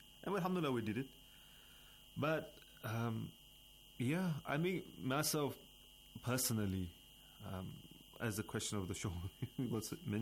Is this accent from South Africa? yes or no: yes; South Africa; moved away; also born or lived in United Kingdom; I grew up in South Africa.